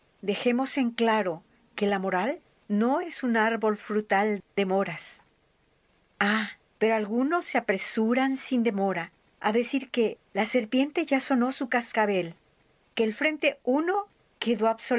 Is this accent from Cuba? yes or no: no; Mexico; moved away; Dejé mi país no por placer, más bien por alternativa. Sí, salí de México, pero México nunca salió de mi corazón.